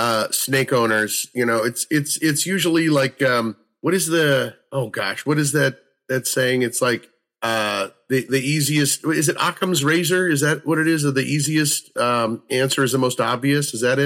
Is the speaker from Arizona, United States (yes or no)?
no; St. Louis, Missouri, United States; also born or lived in Chicago / New York; now in Los Angeles, United States; Years later, after I moved from St. Louis to Chicago, New York, and then Los Angeles, I always keep up with St. Louis news.